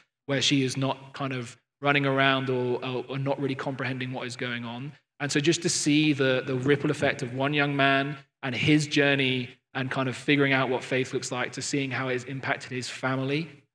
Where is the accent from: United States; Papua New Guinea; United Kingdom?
United Kingdom; now in London, United Kingdom; Phoebe and I are not from London originally. We grew up outside of London and moved